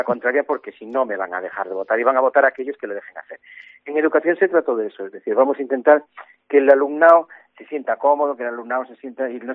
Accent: Galicia, Spain; yo no reniego de ser gallego. Me encanta ser gallego. Pero gracias a que soy español, además de ser gallego, soy hebreo, árabe y cristiano. Soy vasco, madrileño y andaluz.

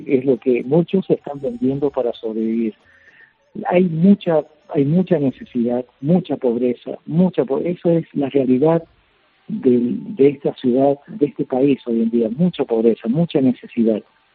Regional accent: Argentina; Sí, soy argentino.

